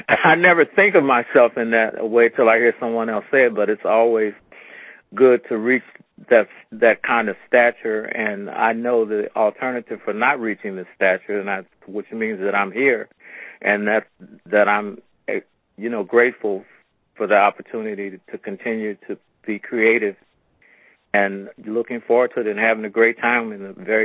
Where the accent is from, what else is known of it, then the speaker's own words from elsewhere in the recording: St. Louis, Missouri, United States; now in New York, United States; When I moved to New York from St. Louis, he was gone